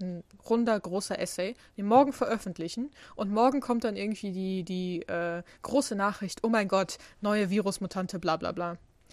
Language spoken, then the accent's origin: German; Germany; accent: German; Mein deutscher Akzent kommt durch.